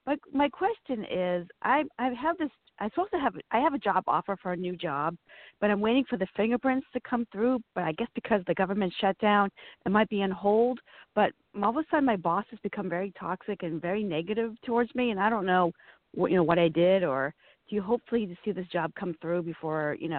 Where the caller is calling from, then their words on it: Virginia, United States; I'm calling from Virginia, but it's also very cold here.